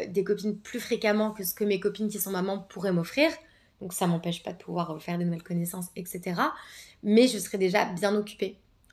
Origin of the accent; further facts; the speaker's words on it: France; moi je suis française, on a la sécurité sociale.